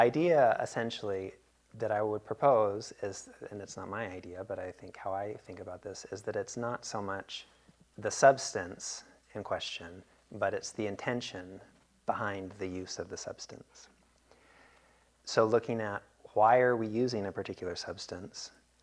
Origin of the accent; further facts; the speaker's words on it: United States; We're American, we know how to misuse anything.